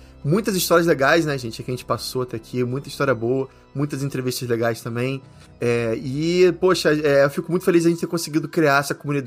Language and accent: Portuguese; Brazil; Porque eu tô me preparando pra ir pra minha terrinha, que é o Brasil.